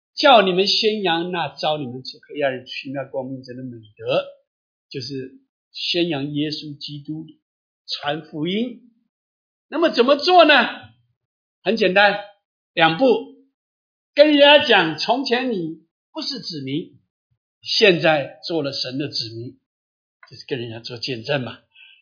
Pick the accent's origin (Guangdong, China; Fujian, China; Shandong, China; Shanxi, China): Fujian, China; Xiamen; 他的家乡，也是我的家乡，福建厦门的外海，那个就是鼓浪屿